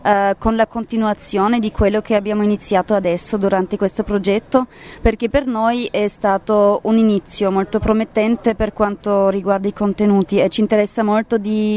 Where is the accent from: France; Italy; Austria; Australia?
Austria; Vienna; io essendo di Vienna mi sento abbastanza vicina ai Balcani